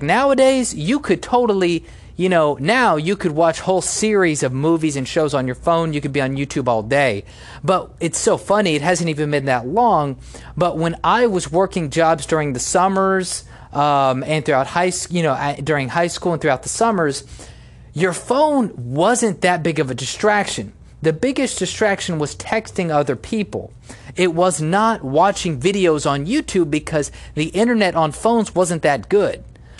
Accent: United States; Now, I am an American, and I would prefer for American companies to use American workers

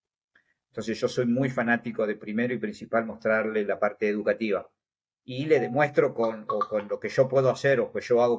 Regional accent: Patagonia, Argentina; el haber nacido y criado en la Patagonia

